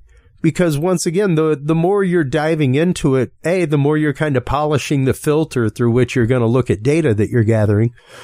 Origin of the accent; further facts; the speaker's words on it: Louisiana, United States; I normally give the cultural point just as a Cajun of exactly how long it takes to forget something like a language